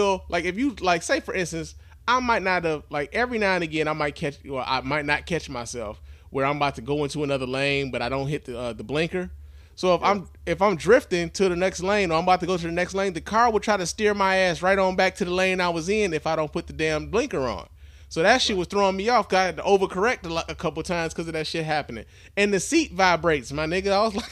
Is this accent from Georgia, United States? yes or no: no; Chicago, Illinois, United States; I'm from Chicago. I never heard of that shit.